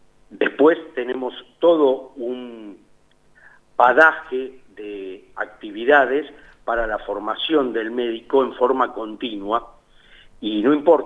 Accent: La Plata, Buenos Aires Province, Argentina; now in General La Madrid, Argentina; Yo estoy en General La Madrid trabajando, si bien soy originario de La Plata, me recibí acá en La Plata y hice la residencia acá. En el año 93 empecé a trabajar en General La Madrid y ahí hice toda mi vida asistencial.

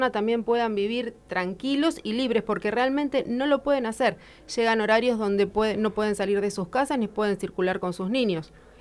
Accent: La Plata, Buenos Aires Province, Argentina; Soy platense, bueno, algunos me van a matar, otros me van a adorar

